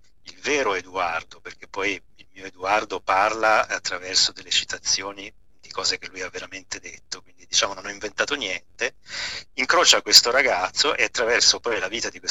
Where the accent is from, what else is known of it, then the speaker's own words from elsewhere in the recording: Taranto, Apulia, Italy; now in Milan, Italy; io sono un tarantino che vive a Milano